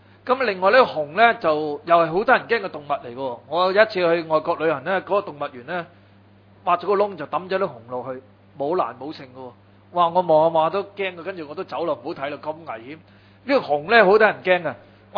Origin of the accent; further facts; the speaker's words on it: China; 同埋我哋中國人咧對獅子咧唔係好有好深刻嘅